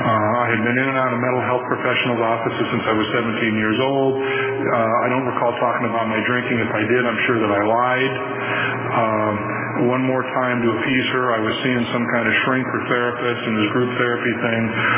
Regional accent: Santa Rosa, California, United States; I grew up in Santa Rosa.

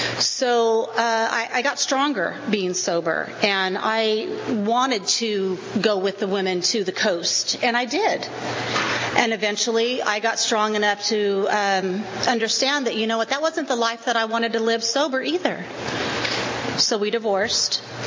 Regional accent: Visalia, California, United States; I'm here from Visalia.

